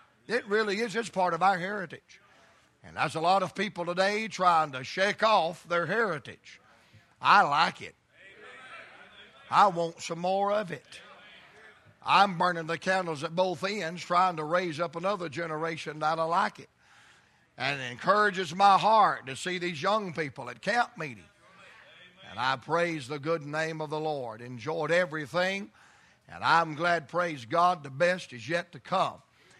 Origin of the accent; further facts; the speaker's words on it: Atlanta, Georgia, United States; I'm from Atlanta, dude.